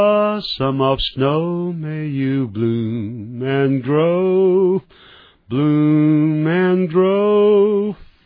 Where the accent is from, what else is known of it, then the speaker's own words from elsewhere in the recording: Guangxi, China; 在广西啊，我们在广西南宁的附近这样子